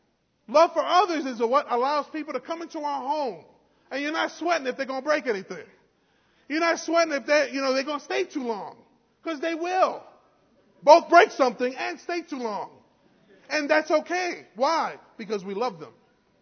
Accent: New York, United States; First of all, I was from New York. Even my best friend couldn't reach me.

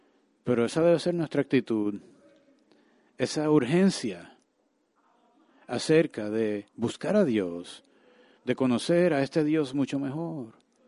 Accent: Nigeria; yo soy de Nigeria. Kenia es en el este de África y Nigeria es en el oeste de África.

